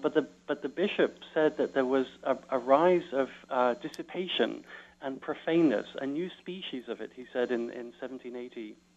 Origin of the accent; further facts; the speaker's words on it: London, United Kingdom; when I was growing up in London in the 60s